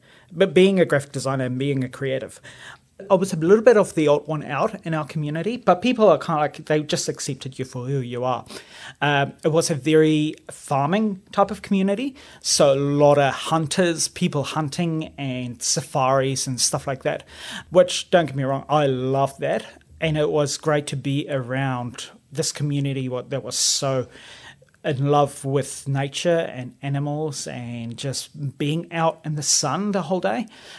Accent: Vereniging, Gauteng, South Africa; born there; Okay, so I was born in Midrand area of South Africa, so it's in the middle, in a town called Vereniging. I think the name has changed since, but that's where I was born, and it's in the Free State

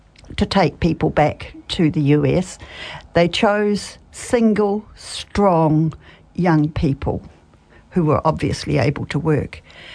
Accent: New Zealand; I grew up in New Zealand, and it was at a time in the late 1940s and all during the 1950s

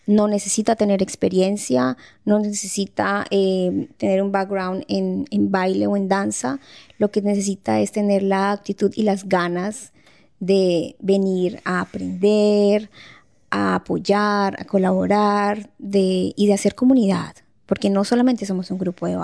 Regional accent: Boyacá, Colombia; Yo soy de Boyacá, es como en el centro del país.

